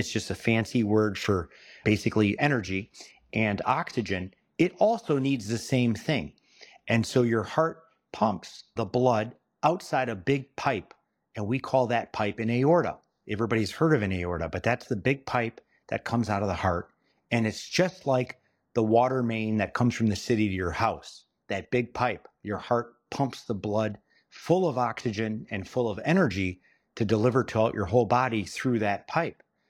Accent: Kenosha, Wisconsin, United States; I'm from Kenosha, Wisconsin. I'm a double badger. I went to Madison for both undergrad and medical school

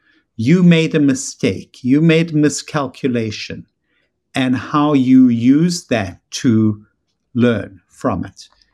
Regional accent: South Africa; moved away as an adult; now in United States; Youth, which is growing up in South Africa. Adulthood, which was arriving in America.

